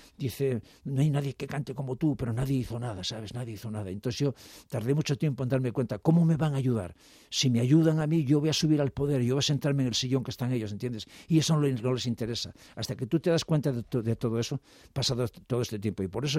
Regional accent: Gijón, Asturias, Spain; Pero yo soy asturiano, soy de Gijón, ¿entiendes?

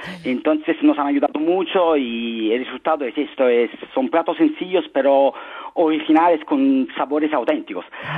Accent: Naples, Campania, Italy; Spanish is a second language; now in Madrid, Spain; Los dos somos de Nápoles, pero al final nos hemos encontrado aquí en Madrid.

